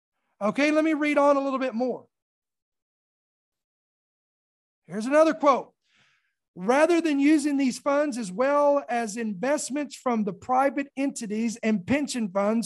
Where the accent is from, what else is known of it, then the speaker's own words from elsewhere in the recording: United States; I want to speak as Americans, as an American.